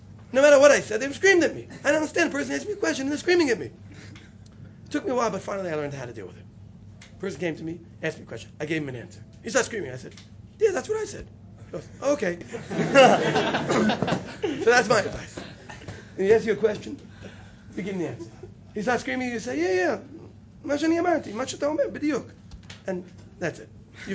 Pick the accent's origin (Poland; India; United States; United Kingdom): United States; Brooklyn, New York; Because it's true I grew up in Brooklyn.